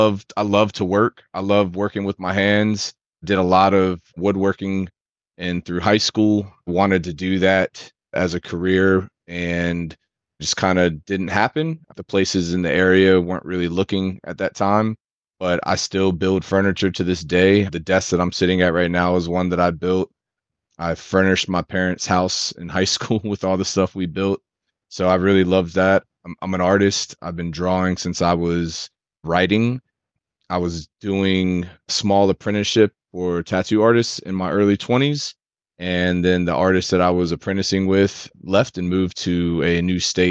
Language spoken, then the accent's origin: English; North Carolina, United States; from born and raised in North Carolina. Parents are from the North, came down in the 70s.